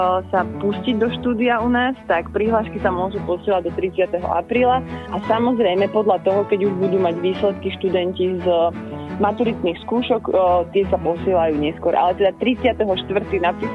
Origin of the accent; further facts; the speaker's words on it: Banská Bystrica, Banská Bystrica Region, Slovakia; now in Trnava, Slovakia; ja som teda tiež kedysi študovala na vysokej škole v Trnave, som bola prisťahovalec z Banskej Bystrice